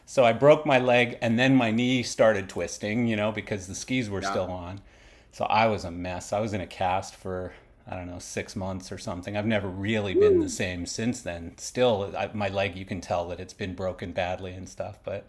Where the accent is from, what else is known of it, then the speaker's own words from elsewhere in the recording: Western Canada, Canada; Like, I started when I was probably 9 or 10 years old, you know, growing up in Western Canada.